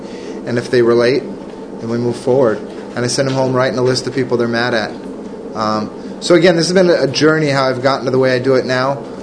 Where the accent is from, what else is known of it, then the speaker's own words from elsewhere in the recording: California, United States; I'm from California. I got sober in New York, and I've been in New Jersey for almost 3 years.